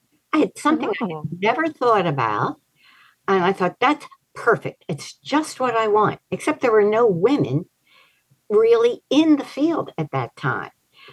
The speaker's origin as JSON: {"language": "English", "town": "Philadelphia", "region": "Pennsylvania", "country": "United States", "tie": "born or raised there", "said": "Well, I started out, I grew up in Philadelphia."}